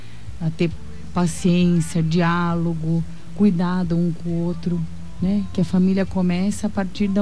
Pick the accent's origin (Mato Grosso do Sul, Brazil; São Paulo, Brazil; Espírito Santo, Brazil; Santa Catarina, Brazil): Mato Grosso do Sul, Brazil; Dourados; Somos aqui de Dourados.